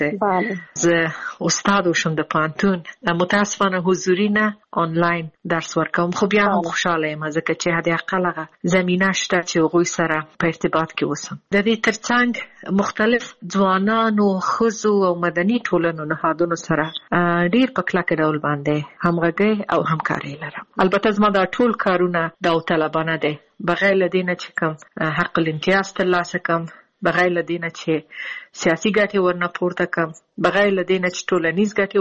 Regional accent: Afghanistan; زه د افغانستان بندې یم

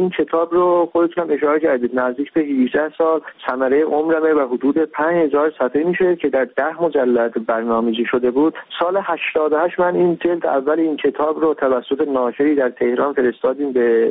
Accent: Iran; من ایرانی هستم

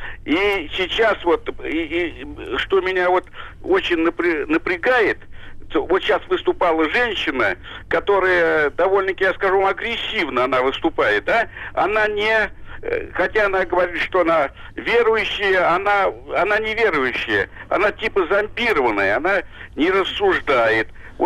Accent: Moscow, Russia; Я москвич

